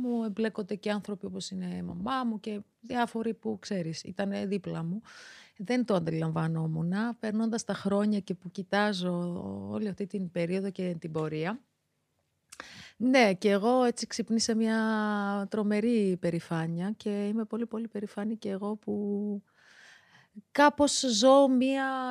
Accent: Tbilisi, Georgia; Greek is a second language; now in Greece; προέρχομαι από τη Γεωργία, γεννήθηκα μεγάλωσα στην Γεωργία, στην πρωτεύουσα της Γεωργίας, στη Τυφλίδα. Μετακόμισα στην Ελλάδα 2001

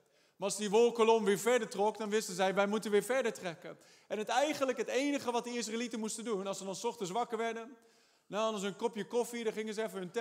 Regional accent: Holland, Netherlands; Ik ben Hollander, ik ben een koning, ik ben kampioen eigenwijsheid.

